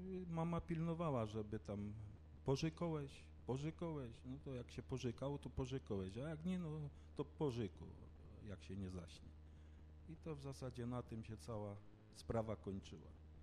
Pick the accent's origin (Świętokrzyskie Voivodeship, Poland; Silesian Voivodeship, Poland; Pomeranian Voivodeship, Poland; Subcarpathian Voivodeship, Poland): Silesian Voivodeship, Poland; Wisła; No więc urodziłem się tutaj w Wiśle, wychowałem się tutaj za pagórkiem.